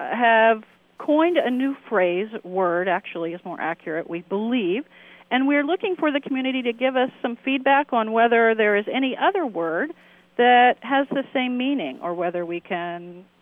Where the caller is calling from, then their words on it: Atlanta, Georgia, United States; I'm calling from the Davis Academy in Atlanta, Georgia.